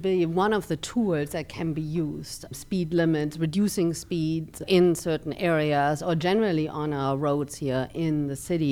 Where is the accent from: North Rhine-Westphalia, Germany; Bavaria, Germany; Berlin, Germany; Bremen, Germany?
North Rhine-Westphalia, Germany; Cologne; English is a second language; now in Fresno, United States; I grew up in Cologne, Germany, and I was always on my bike or walking or using public transportation to connect the distance.